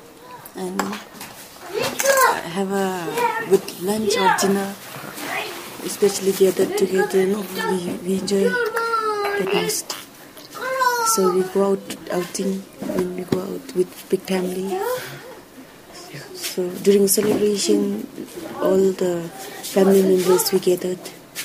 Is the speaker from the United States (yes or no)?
no; Eastern Bhutan, Bhutan; I'm from Eastern Bhutan. I'm 32 years old.